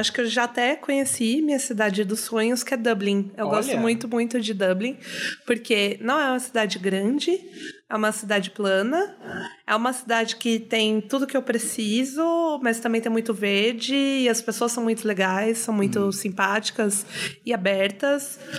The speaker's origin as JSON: {"language": "Portuguese", "town": "Tatuí", "region": "São Paulo", "country": "Brazil", "tie": "born or raised there", "said": "Que é Tatuí, que é uma cidade do interior de São Paulo. E é bem a vibe de Pawnee, assim, bem cidade pequena, com os habitantes."}